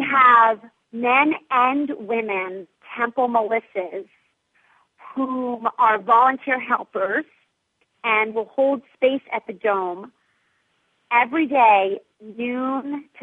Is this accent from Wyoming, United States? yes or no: no; New York, United States; I was born and raised in New York. I go for it.